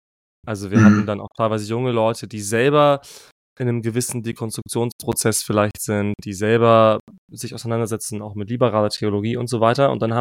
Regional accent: Hamburg, Germany; Also ich komme nicht gebürtig aus Bremen, aber Hamburg, ne?

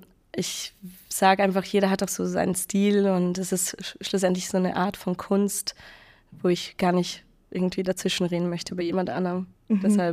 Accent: Vorarlberg, Austria; also born or lived in Basel; now in Zurich, Switzerland; gefällt es mir dort eigentlich auch sehr gut und habe mir da mittlerweile auch mein Leben aufgebaut. Aber ich kann es mir auch wieder vorstellen, nach Vorarlberg zurückzuziehen.

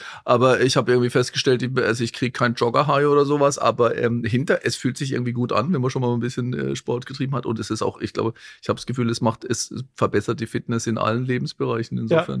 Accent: Baden-Württemberg, Germany; Ich bin im Schwarzwald aufgewachsen und wir sind halt immer, eigentlich so, kaum konnte man gehen, auf Skier gestanden.

